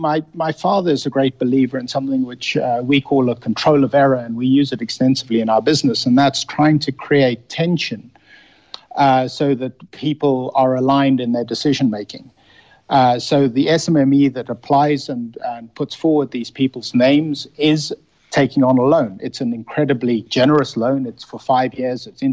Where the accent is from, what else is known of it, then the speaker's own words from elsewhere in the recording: South Africa; I have repeatedly been had the pride of being a South African reaffirmed.